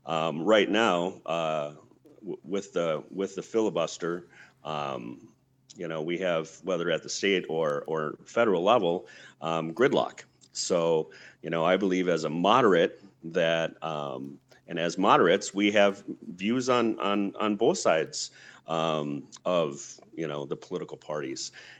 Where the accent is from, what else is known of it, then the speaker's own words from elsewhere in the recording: Rhinelander, Wisconsin, United States; also born or lived in Duluth; I was born in Duluth, but raised in Rhinelander, spent some time in high school, college in Madison, and then moved back